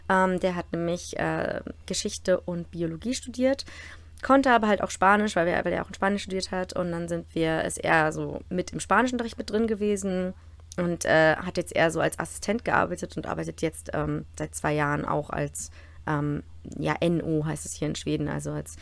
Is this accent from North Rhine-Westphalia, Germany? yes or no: no; Berlin, Germany; Also wir kommen aus Berlin, aber wir haben beide in Rostock studiert